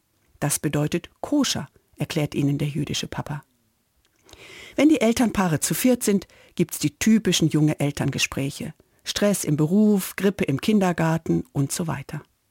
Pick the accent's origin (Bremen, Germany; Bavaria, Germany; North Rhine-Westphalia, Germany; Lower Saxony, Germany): Lower Saxony, Germany; Oldenburg; In der Pogromnacht des 9. November 1938 brannte in meiner Heimatstadt Oldenburg die Synagoge.